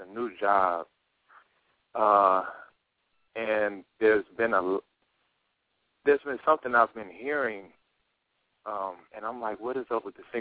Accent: Huntsville, Alabama, United States; from Huntsville, Alabama.

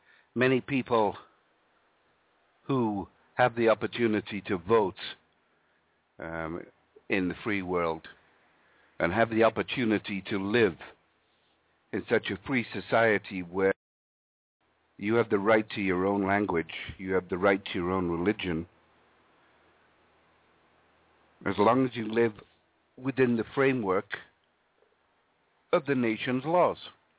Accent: Yorkshire and the Humber, United Kingdom; when I grew up in Yorkshire, England, my kiddie years

